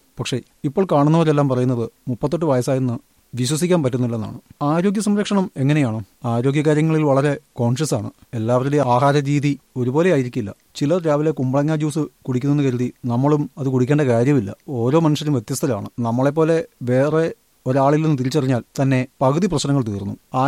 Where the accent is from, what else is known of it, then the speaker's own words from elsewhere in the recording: Thrissur, Kerala, India; moved away as an adult; now in Bangalore, India; ജനിച്ചു വളർന്നത് തൃശ്ശൂരിലാണ്.